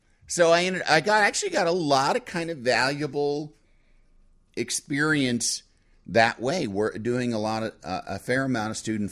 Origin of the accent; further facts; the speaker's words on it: Yorkville, Illinois, United States; I grew up in Yorkville, out on the East West Tollway. And I started at U of I. Ended up at Columbia College here in the city